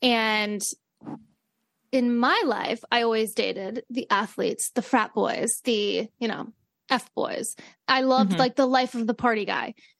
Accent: Great Falls, Montana, United States; We're Italian. We're both from Great Falls.

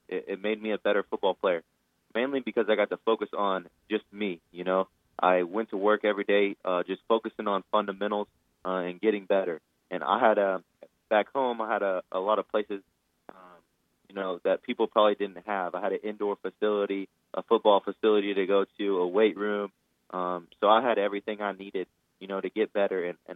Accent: Lubbock, Texas, United States; And, you know, growing up in Lubbock, I kind of wanted to go to Tech.

